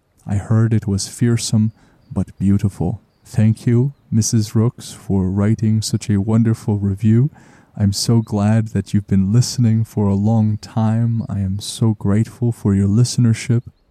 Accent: Canada; especially as a Canadian.

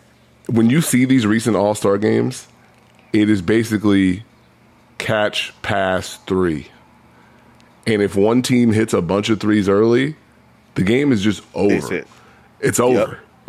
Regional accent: Portland, United States; I'm from Portland, so I enjoyed it

